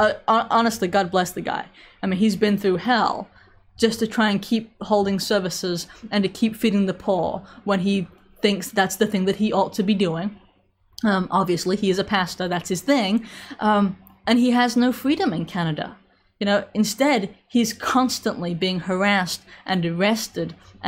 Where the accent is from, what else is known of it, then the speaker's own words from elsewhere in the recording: England, United Kingdom; when I was growing up in England, I heard plenty about how a British value was free speech